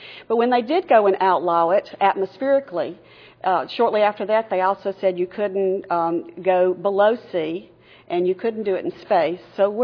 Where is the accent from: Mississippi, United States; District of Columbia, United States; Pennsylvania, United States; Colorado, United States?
Mississippi, United States; I grew up in Mississippi. I left for my nursing school, and I've been in different areas of the state.